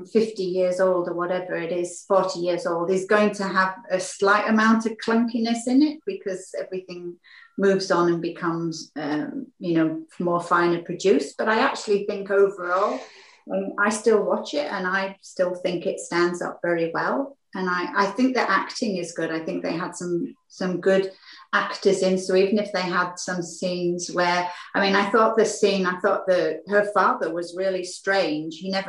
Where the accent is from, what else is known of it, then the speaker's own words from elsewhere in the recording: United Kingdom; But I'm British and I'd go, oh my God, what's happened?